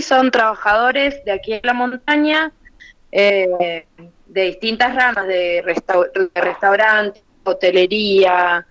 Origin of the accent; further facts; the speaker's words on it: San Rafael, Mendoza, Argentina; nosotros somos una familia de San Rafael que justo estábamos de vacaciones.